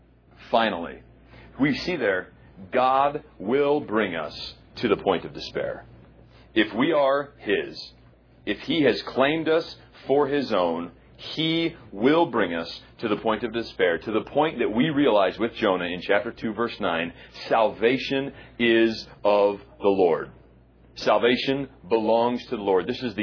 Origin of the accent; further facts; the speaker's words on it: West Coast, United States; I grew up on the West Coast, so when we went to the beach, it was the Pacific Ocean.